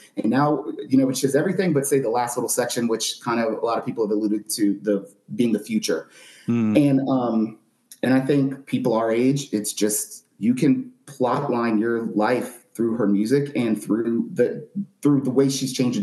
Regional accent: New Orleans, Louisiana, United States; But also, I'm from New Orleans where we have Mardi Gras and we are experienced at grabbing and catching and snatching beads.

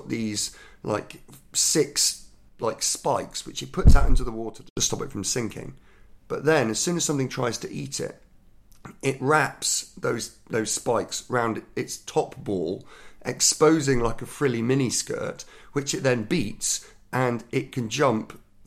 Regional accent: Dubai, United Arab Emirates; The weird thing about growing up in Dubai is a lot of the videos were pirated that we could get there

